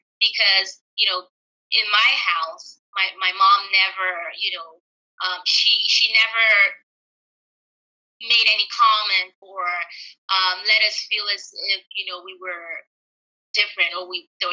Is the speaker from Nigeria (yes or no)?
yes; Nigeria; also born or lived in United Kingdom; Well, so like you rightly said, I'm from Nigeria. I was actually born in the UK, but grew up in Nigeria.